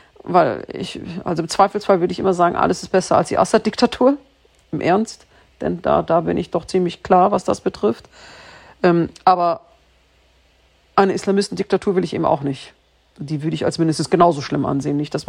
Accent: Germany; ich bin Deutsche mit syrischem Migrations- oder Deutsche mit syrischen Wurzeln, was ich immer noch sage

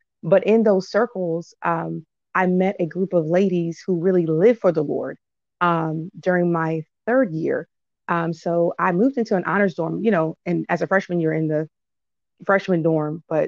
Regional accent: Upper Marlboro, Maryland, United States; also born or lived in Washington, United States; I'm from the Washington, D.C. area, born in D.C., raised in Upper Marlboro, Maryland. Kind of suburbanite, but it's all good.

